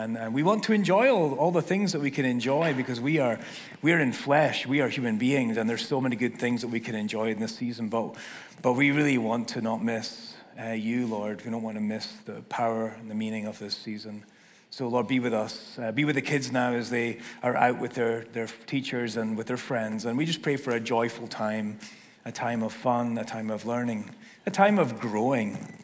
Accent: Scotland, United Kingdom; every day is Thanksgiving for a Scotsman because just thankful that we're Scottish.

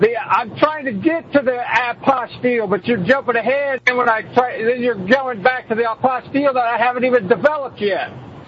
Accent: North Carolina, United States; born there; back when I was born in North Carolina

